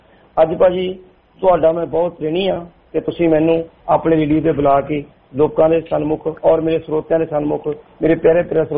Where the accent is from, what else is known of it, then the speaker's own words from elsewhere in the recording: Kothe, Punjab, India; born there; ਛੋਟਾ ਜਿਹਾ ਪਿੰਡ ਹੈ ਕੋਠੇ, ਉੱਥੇ ਮੇਰਾ ਜਨਮ ਹੋਇਆ ਜੀ ਭਾਜੀ।